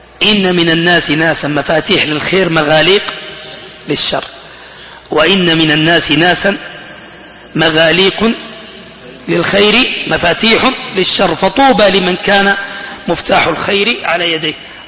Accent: Saudi Arabia; قلت لهم أنا سعودي.

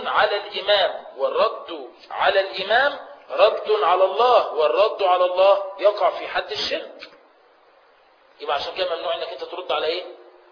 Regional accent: Egypt; زي عندنا في مصر الدستور متفصل تفصيلا لحسني ولولاده

